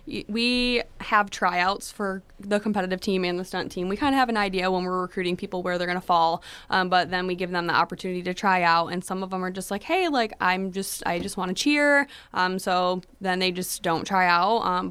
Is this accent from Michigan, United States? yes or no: yes; Onsted, Michigan, United States; So I'm from Onsted.